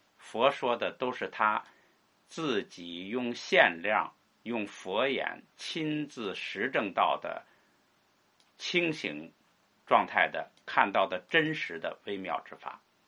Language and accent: Chinese; China; 我们中国人是喜欢以文字为本，哎，叫文。